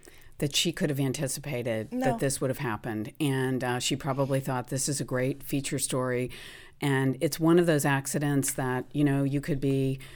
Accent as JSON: {"language": "English", "country": "United States", "said": "as an American woman in a world where Americans are targeted"}